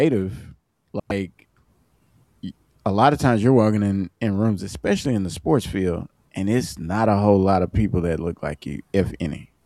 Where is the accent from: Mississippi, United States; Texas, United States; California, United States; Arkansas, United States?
Mississippi, United States; Growing up in Mississippi, going to Ole Miss, like, of being around people that aren't like you.